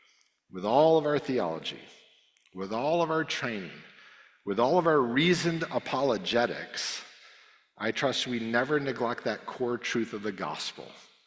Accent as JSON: {"language": "English", "country": "United States", "said": "So the fact that I come from the United States might raise some questions in some of your minds"}